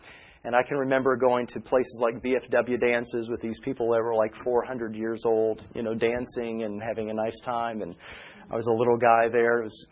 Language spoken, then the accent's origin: English; Indiana, United States; accent: southern; also born or lived in Kentucky, United States / New Jersey, United States; now in Tennessee, United States; But born and raised mostly in southern Indiana, except for several years that we did spend in Kentucky.